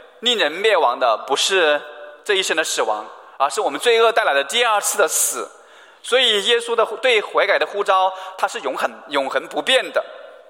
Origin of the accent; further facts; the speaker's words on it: Wuhan, Hubei, China; 所以我也是来自武汉，来到 武汉呢，然后在疫情期间里面我也在武汉